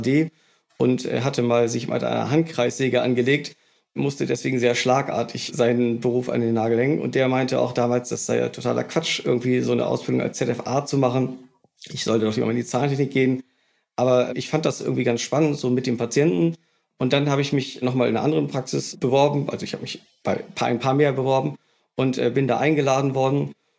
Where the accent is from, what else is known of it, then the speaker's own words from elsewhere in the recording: Lower Saxony, Germany; ich arbeite in Hamburg, ich komme ursprünglich aus dem tiefsten Niedersachsen, aus dem Kreis Schaumburg an der Lippe.